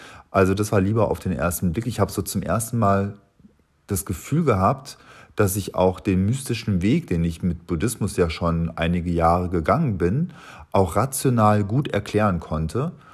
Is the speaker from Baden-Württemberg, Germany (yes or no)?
no; Tegernsee, Bavaria, Germany; now in Berlin, Germany; Ich bin am Tegernsee aufgewachsen in Oberbayern und habe dann in München Industriedesign studiert und habe während der Zeit auch schon gemalt und mich als Künstler etabliert. Und so bin ich vor 25 Jahren nach Berlin gezogen